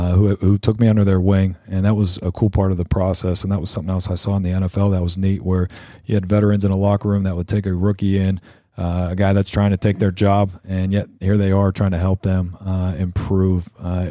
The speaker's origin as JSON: {"language": "English", "town": "Pittsburgh", "region": "Pennsylvania", "country": "United States", "tie": "born or raised there", "said": "I grew up in the Pittsburgh area."}